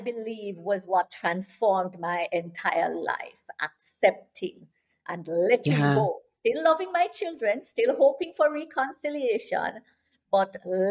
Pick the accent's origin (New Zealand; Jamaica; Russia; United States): Jamaica; I am a Jamaican educator, actually, who I have now branched out into the writing field.